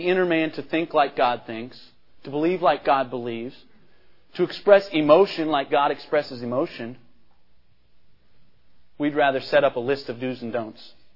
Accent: Kansas, United States; Many times, as I was growing up in Kansas, I'd go to my grandpa's farm and there'd be a cottonwood tree blown over.

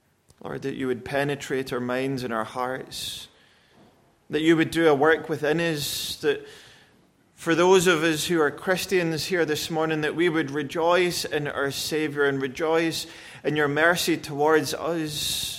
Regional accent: United Kingdom; now in United States; I'm not saying this as a Brit. I'm saying this as a someone who lives in America.

